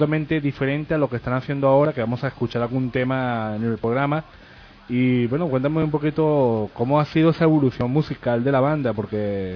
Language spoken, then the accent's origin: Spanish; Venezuela; Porque primero en Venezuela, yo también soy venezolano